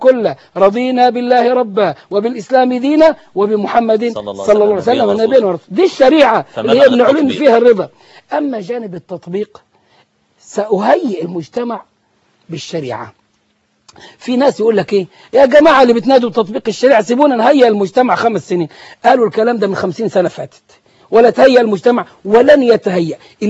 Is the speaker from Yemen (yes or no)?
no; Egypt; يعني إحنا كمجتمع مصري